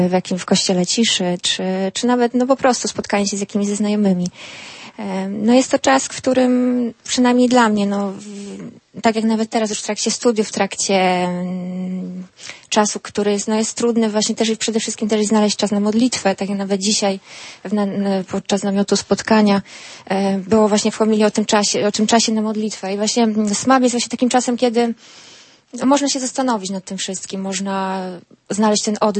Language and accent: Polish; Ustrzyki Dolne, Subcarpathian Voivodeship, Poland; now in Lublin, Poland; Czy ja jestem z Ustrzyk akurat Dolnych. Znaczy aktualnie studiuję w Lublinie